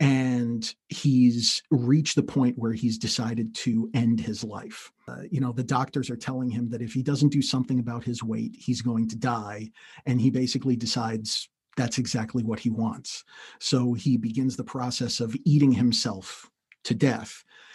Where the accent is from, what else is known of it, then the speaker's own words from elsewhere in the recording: New York, United States; and this is in my hometown. I'm still back in the Hudson Valley.